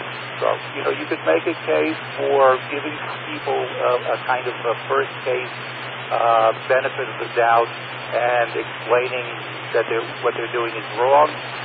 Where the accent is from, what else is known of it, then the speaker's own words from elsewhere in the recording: Brooklyn, New York, United States; even though I was brought up in Brooklyn where we're taught not to do such things.